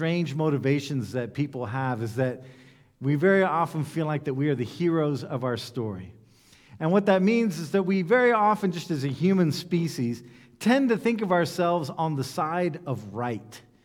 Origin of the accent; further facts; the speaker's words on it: United States; in my case, as you know, I come from the United States.